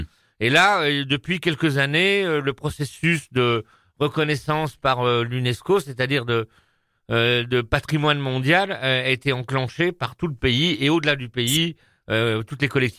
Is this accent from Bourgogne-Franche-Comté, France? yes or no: yes; Saint-Martin-en-Bresse, Bourgogne-Franche-Comté, France; Je suis de Saint-Martin-en-Bresse, donc je connais bien le sujet.